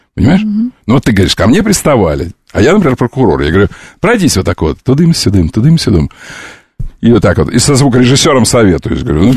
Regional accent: Pereyaslavka, Khabarovsk Krai, Russia; Я из Переяславки. Ты знаешь, что я из Переяславки?

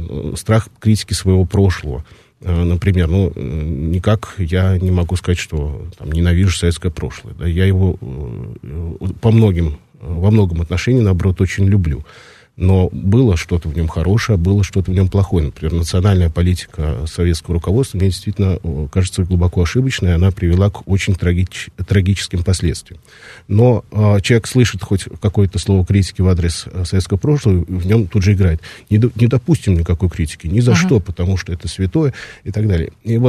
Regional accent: Siberia, Russia; я русский, я сибиряк, потому что я из Сибири.

